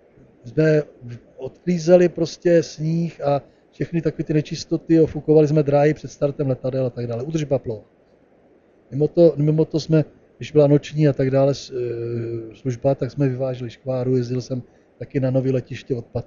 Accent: Moravia, Czechia; now in Prague, Czechia; Já když jsem z Moravy přišel do Prahy

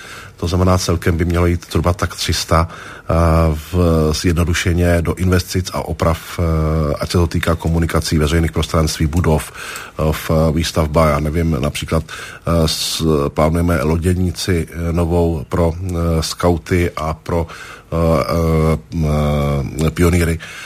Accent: Prague, Czechia; born there; já jsem se narodil v Praze mimochodem, sice tatínka mám cizince, to je pravda, ale narodil jsem se v Praze, jeden čas jsem žil i v cizině, ale cítím se být Čechem

